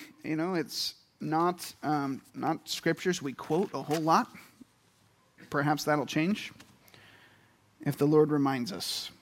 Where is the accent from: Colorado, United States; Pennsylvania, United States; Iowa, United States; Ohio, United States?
Pennsylvania, United States; A white-tailed deer, I come from Pennsylvania. There's more white-tail than people.